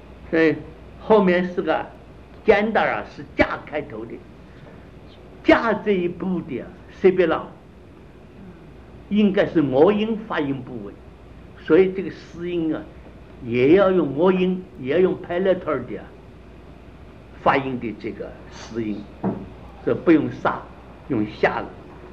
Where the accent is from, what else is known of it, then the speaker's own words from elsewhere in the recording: China; 好像我们中国人学英文这搞不懂的